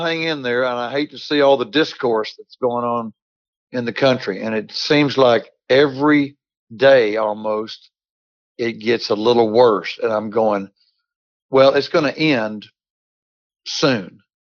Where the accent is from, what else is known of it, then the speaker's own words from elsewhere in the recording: Texas, United States; we're hard workers from West Texas. Our dad instilled in us the work ethic. So I could have been in the oil field.